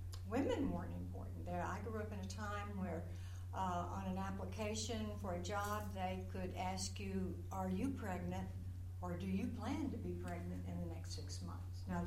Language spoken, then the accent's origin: English; Mississippi, United States; born there; also born or lived in West Texas; I was born in Mississippi, but my father couldn't find work.